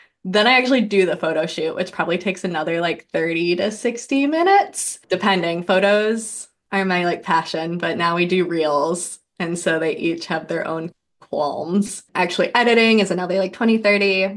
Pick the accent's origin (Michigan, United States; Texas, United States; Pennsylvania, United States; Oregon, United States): Michigan, United States; I grew up in Michigan. Neither of my parents drank at all.